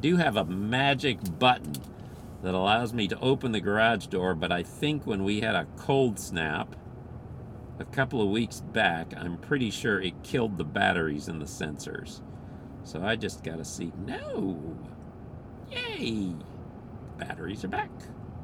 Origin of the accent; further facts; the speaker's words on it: Philippines; it's a hard sell for me because I grew up in the Philippines.